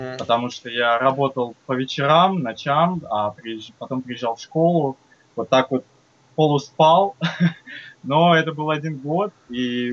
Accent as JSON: {"language": "Russian", "town": "Segezha", "region": "Republic of Karelia", "country": "Russia", "tie": "born or raised there", "said": "Я вообще родом из Карелии. Есть такой маленький городок Сегежа. Я там родился и вырос."}